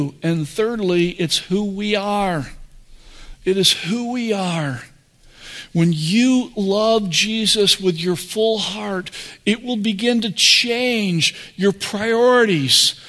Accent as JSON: {"language": "English", "region": "Texas", "country": "United States", "said": "Sounds like a good thing as a Texan, right? Like they demand surrender, we shoot a cannon at them?"}